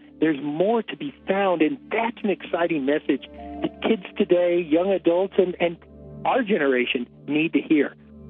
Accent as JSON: {"language": "English", "region": "Georgia", "country": "United States", "tie": "born or raised there", "also_born_or_lived": "Kansas", "said": "I grew up in rural Georgia. I was born in Kansas, but grew up in rural Georgia, truly rural Georgia, in the wilderness."}